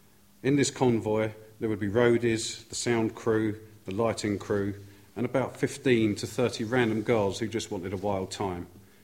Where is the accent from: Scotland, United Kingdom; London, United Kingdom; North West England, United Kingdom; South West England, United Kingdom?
London, United Kingdom; I was born in Hillingdon Hospital in 1962, the youngest of six kids. I was brought up on a council estate in Ryslett Gardens.